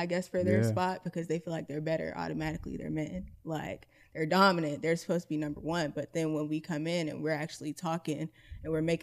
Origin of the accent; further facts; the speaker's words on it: Atlanta, Georgia, United States; I will say, so I'm from Atlanta.